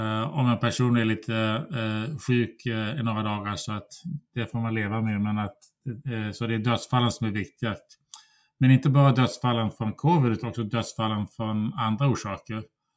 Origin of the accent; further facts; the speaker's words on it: Umeå, Västerbotten County, Sweden; also born or lived in United States; jag växte upp i Umeå och gick på universitetet där, studerade statistik. Sedan doktorerade jag i USA.